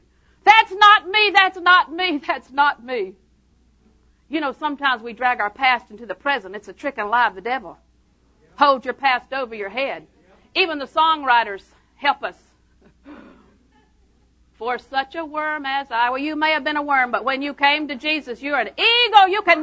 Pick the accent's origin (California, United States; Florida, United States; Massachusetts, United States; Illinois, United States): Florida, United States; Auburndale; also born or lived in Winter Haven / Lakeland; You know, I was born in the Winter Haven Hospital. Winter Haven's my mother's home. I was raised in Auburndale. Lived in Lakeland for many years.